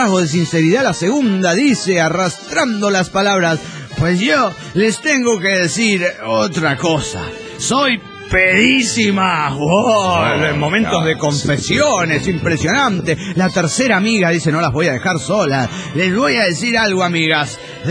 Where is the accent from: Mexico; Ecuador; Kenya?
Mexico; Celaya, Guanajuato; de Celaya.